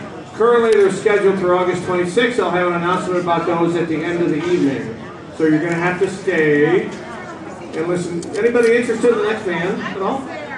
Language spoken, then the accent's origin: English; South Bend, Indiana, United States; I have friends, I grew up in South Bend, Indiana, and I have friends who participated